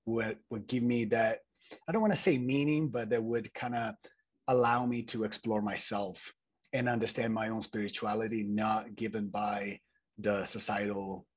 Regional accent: Italy; especially coming from a very Catholic place. You know, I was born and raised in Italy, you know, church, school, church on Sundays, and masses here, masses there, rituals and stuff.

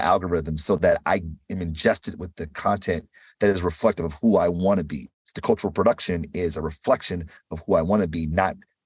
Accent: Detroit, Michigan, United States; Like I was from Detroit, studied math.

